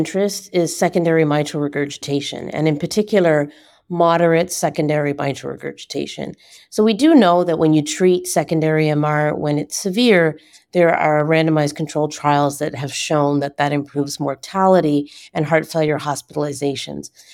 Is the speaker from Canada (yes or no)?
yes; Newfoundland and Labrador, Canada; also born or lived in Montreal; I'm Canadian. I'm actually born and raised in Newfoundland, but I've spent the last 15 years working as an interventional cardiologist in Montreal at the Montreal Heart Institute.